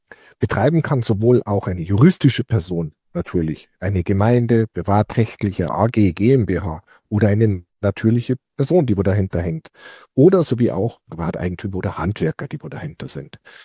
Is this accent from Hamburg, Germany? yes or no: no; Bavaria, Germany; Man hört, ich komme aus Bayern